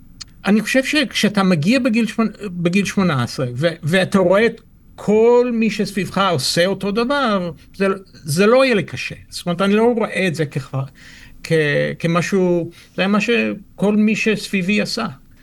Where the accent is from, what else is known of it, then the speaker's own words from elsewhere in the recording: United States; moved away as an adult; now in Israel; חזרתי לתקופה קצרה לארצות הברית, וכשסיימתי תיכון עשיתי את מה שאני ידעתי שאני רוצה לעשות מגיל מאוד צעיר. עזבתי את המשפחה, עזבתי את ארצות הברית, עליתי ארצה